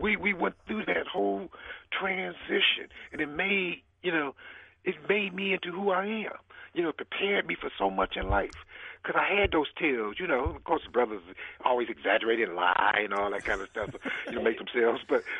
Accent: Milwaukee, Wisconsin, United States; When I was growing up in Milwaukee, we left the door open.

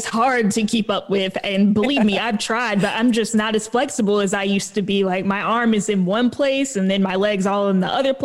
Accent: the South, United States; but with me growing up in the South, that is just something that even above premarital sex, masturbation is one of those things that is just a no-no

